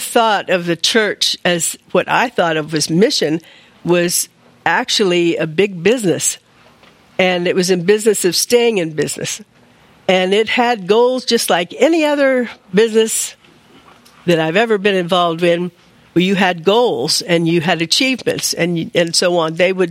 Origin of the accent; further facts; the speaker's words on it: Washington, District of Columbia, United States; But I grew up in Washington, D.C. area, right next to the General Conference.